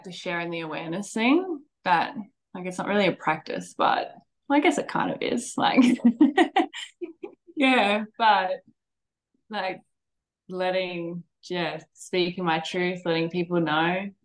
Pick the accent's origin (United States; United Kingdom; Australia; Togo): Australia; Brisbane, Queensland; But then one of my friends actually said, oh, I'm from Brisbane. And I saw other people were saying like, oh, me too. And then I was like, you know what? I think I can say me too.